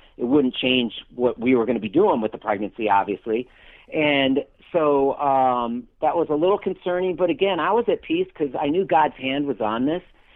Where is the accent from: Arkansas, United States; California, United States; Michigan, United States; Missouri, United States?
Michigan, United States; I grew up in Michigan, as we've been talking, and Megan's grandparents and Megan's mom and some of her aunt and uncle lived in the same town that I grew up in.